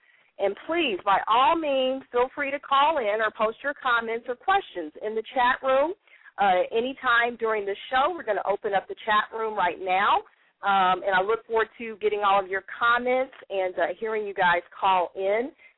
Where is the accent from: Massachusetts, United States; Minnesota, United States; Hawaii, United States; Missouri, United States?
Missouri, United States; Kansas City; Word of Life Worship Center in my hometown of Kansas City, Missouri.